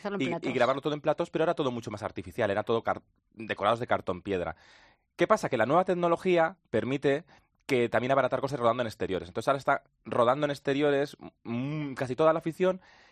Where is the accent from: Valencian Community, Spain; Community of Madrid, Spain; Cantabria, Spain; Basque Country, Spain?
Cantabria, Spain; que me gusta mucho que está rodada en mi tierra, en Cantabria.